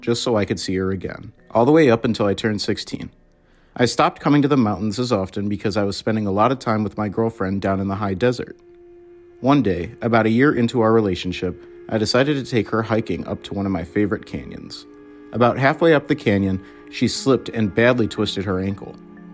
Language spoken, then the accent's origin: English; California, United States; I spent most of my time hiking outside of my hometown in the Angels National Forest. I lived with my grandmother in the town of Wrightwood.